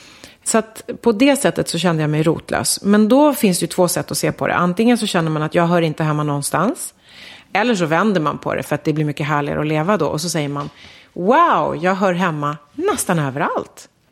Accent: Sweden; also born or lived in Brazil; Och jag är världens stoltaste svensk. Men jag är också från Brasilien till exempel.

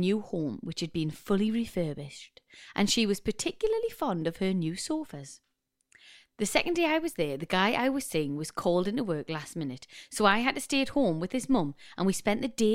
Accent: Belgium; I'm from Belgium, and I've always thought that British people have some really weird food habits.

